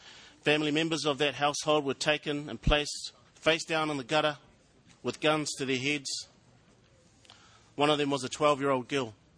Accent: New Zealand; I'm from the Ngāi Takoto Ngāpuhi tribes. I'm a Māori from Aotearoa.

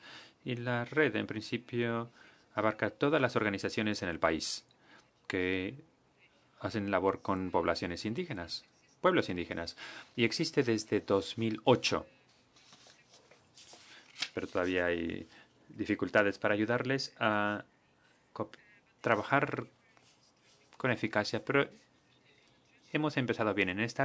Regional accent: Brazzaville, Republic of the Congo; de Brazzaville, Congo.

